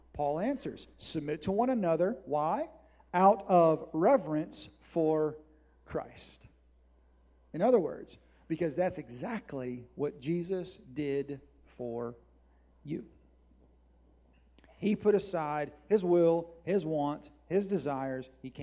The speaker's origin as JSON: {"language": "English", "region": "South Carolina", "country": "United States", "tie": "born or raised there", "said": "I grew up in South Carolina. We didn't have much to do, right? And I was a Gamecock fan in the mid to late 80s."}